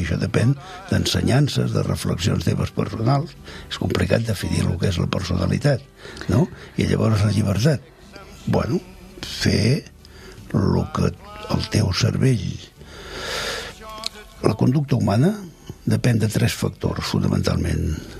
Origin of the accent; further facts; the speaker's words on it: Girona, Catalonia, Spain; Jo sóc gironí.